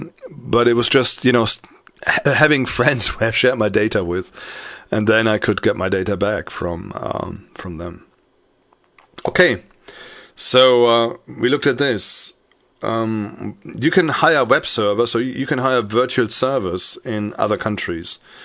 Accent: Paderborn, North Rhine-Westphalia, Germany; I had to think about something in my hometown in Paderborn.

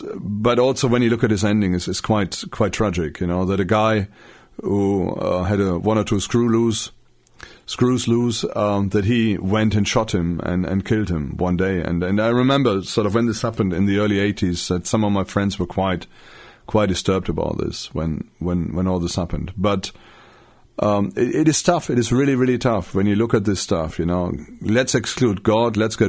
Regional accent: Germany; English is a second language; Bearing in mind, I'm a German native, so I didn't speak English very well at that time.

